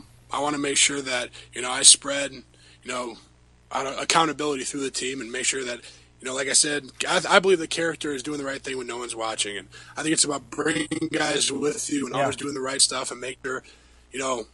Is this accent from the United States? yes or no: yes; Midwest, United States; I'm a Midwest guy, born and raised, and I think, you know, Indianapolis will be a great fit for me.